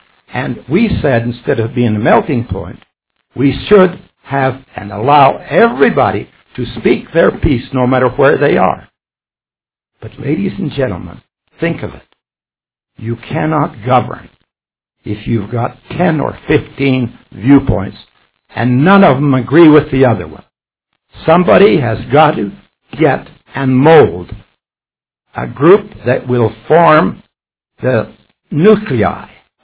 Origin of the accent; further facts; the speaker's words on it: Canada; I'm a Canadian, period